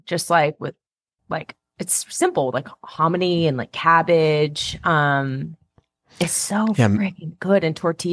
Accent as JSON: {"language": "English", "region": "California", "country": "United States", "said": "like as a Californian, I'm like, yeah, that's part of our identity."}